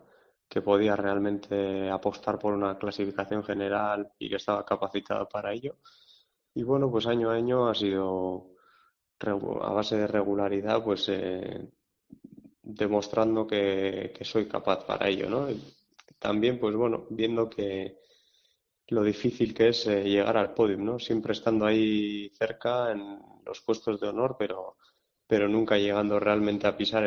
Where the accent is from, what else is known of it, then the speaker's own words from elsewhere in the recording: Guernica, Basque Country, Spain; recibir el calor del público, las calles abarrotadas, pasar por Guernica, por mi pueblo, y bueno, ver todo ese gentío animando